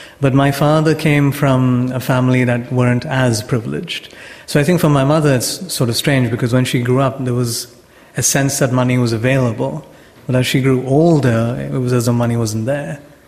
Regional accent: Kerala, India; born there; But I was born in 1980 in December. My mother had me in Kerala, though.

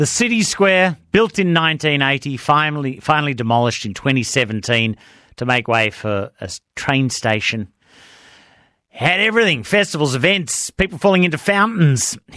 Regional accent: Melbourne, Victoria, Australia; I grew up in Melbourne, so I'm feeling quite ashamed and ignorant that I'm so unaware of the history of my city.

